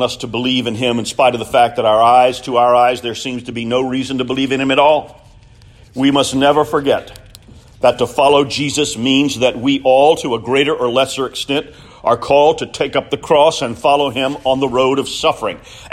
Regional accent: Columbia, South Carolina, United States; growing up in the Midlands of South Carolina and Columbia, you know, those of us, we had sort of a snobby attitude about folks here in the upcountry.

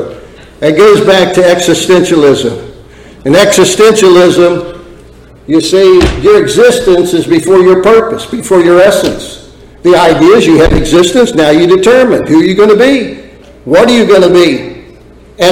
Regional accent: United States; I can exert that I am a descendant of one who has, and that I am an American. This is my history, you see.

